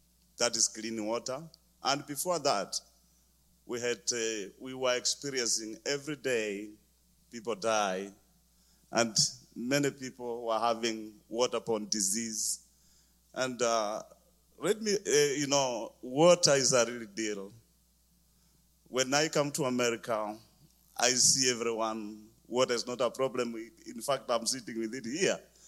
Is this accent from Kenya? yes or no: yes; Bungoma, Bungoma County, Kenya; Well, I come from Africa, Bungoma, Kenya.